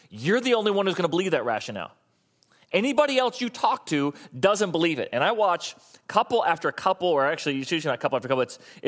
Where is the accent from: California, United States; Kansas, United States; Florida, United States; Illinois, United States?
Florida, United States; that's just because I grew up in Florida, that doesn't sound right